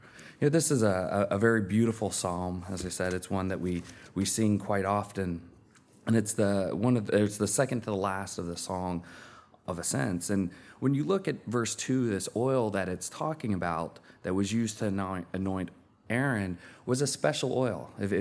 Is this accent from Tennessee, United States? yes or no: yes; Tennessee, United States; growing up in Tennessee and we would have very hot summers